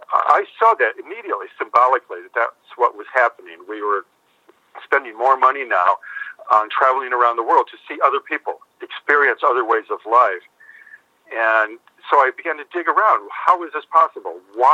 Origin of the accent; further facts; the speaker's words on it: Detroit, Michigan, United States; Romanticizing the world outside of our world, which was growing up in Detroit, Michigan.